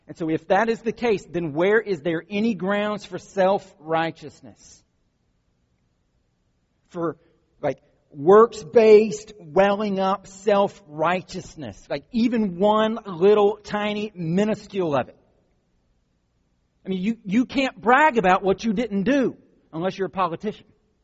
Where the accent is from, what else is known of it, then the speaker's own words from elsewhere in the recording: Pine Log, Georgia, United States; This is Pine Logian. That's my hometown, which is in the sticks.